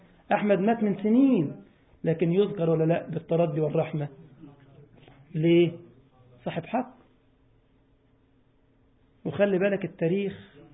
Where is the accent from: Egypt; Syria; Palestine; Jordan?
Egypt; أنا كنت أقول كده للشباب عندنا في مصر